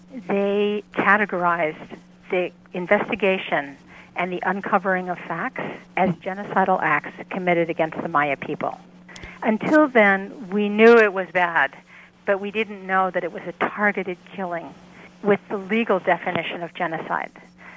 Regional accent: United States; And I thought, as an American citizen, this was an important story to tell for the world

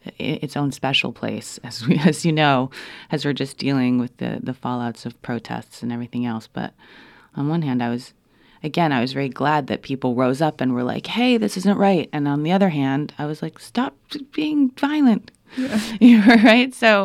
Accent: Canada; moved away; But I am an immigrant, actually, so I'm from Canada. That doesn't really, I know that people don't think it really counts, but I mean, I am Canadian, I am an immigrant.

